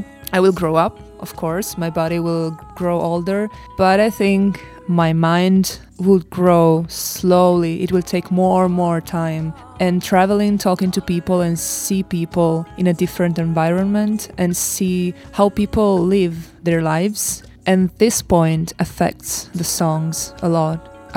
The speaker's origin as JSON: {"language": "English", "region": "Piedmont", "country": "Italy", "said": "we were totally unsatisfied and sad and depressed in Italy because we are from Piemonte in the northwest."}